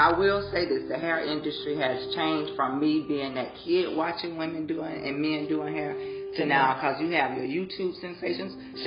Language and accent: English; Tallahassee, Florida, United States; also born or lived in Polk County; I'm from Tallahassee, Florida, but originally from Polk County, but I was raised here in Tallahassee